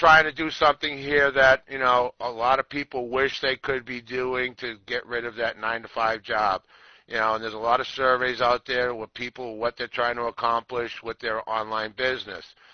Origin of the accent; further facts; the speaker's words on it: New Jersey, United States; Like I said … I'm from New Jersey.